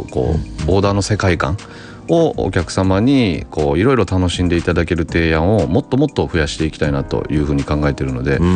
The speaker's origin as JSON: {"language": "Japanese", "region": "Hyogo", "country": "Japan", "said": "僕地元の兵庫県の地場産業なんですけど"}